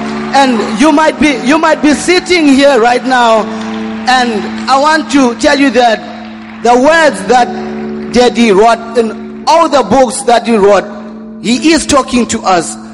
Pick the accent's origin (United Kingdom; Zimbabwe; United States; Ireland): Zimbabwe; I'm from Anakazo Bible School, Mampong campus. And I'm also from Zimbabwe.